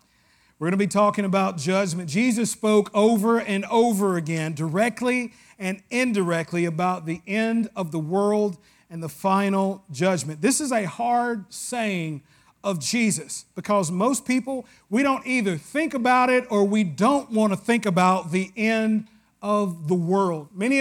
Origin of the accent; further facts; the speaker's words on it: the South, United States; I grew up in the South and I got drugged to church